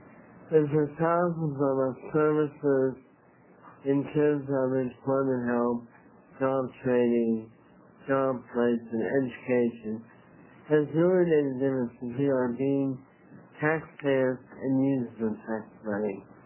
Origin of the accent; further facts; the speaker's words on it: Eugene, Oregon, United States; I'm from Eugene.